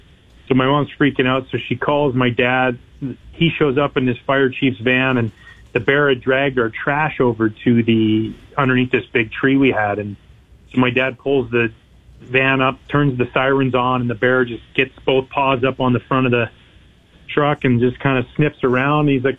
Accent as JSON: {"language": "English", "country": "Canada", "said": "I'm proud of where I'm from. I'm proud of being a Canadian."}